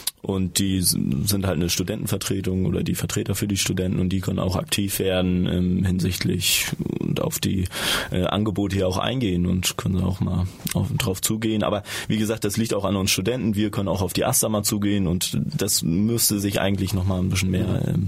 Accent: Hamburg, Germany; ich komme ein bisschen aus Hamburg, aus der Ecke und weiß auch, was halt in Hamburg abgeht.

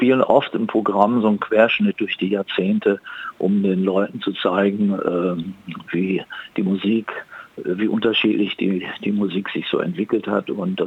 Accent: Duisburg, North Rhine-Westphalia, Germany; Duisburg am Rhein.

